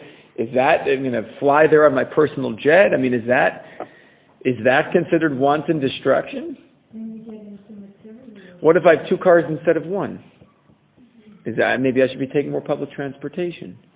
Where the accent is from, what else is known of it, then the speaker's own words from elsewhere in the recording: Texas, United States; listen, I'm from Texas. I like a big, mean steak every single day.